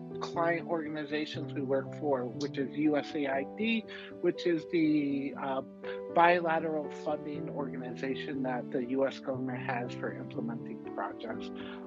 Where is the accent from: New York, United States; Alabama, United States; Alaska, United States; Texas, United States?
New York, United States; now in Thailand; I'm originally from America, from New York. I grew up there my whole life, but currently I live in Thailand.